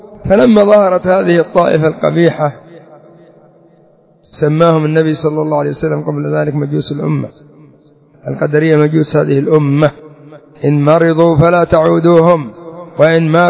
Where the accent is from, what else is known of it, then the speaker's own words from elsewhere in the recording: Yemen; عندنا في اليمن رافضة اليمن قدرية معتزلية